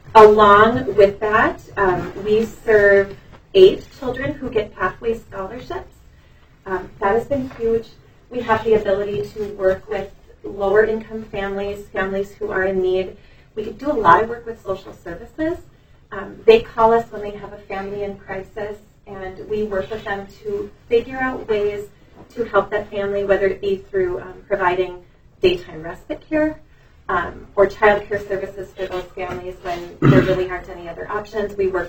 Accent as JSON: {"language": "English", "town": "Ada", "region": "Minnesota", "country": "United States", "said": "I am from Ada, Minnesota, and I did family child care for 16 years."}